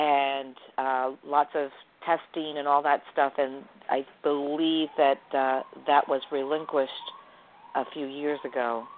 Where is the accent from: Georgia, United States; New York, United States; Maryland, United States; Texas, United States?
New York, United States; I think growing up in New York, it's interesting because a lot of people associate the, especially in this country, the population of Mexican Americans, of that sort of being the mainstay. But growing up in New York early on